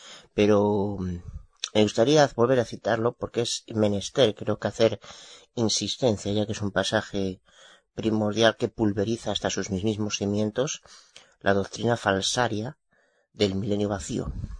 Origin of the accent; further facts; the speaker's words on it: Galicia, Spain; Soy abogada de Galicia, España.